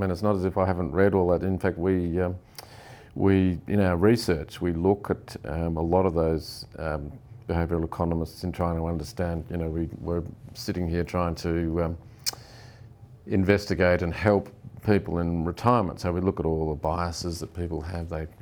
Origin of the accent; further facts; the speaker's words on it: Australia; I think also as an Australian investor, currency is such an important bit of the equation.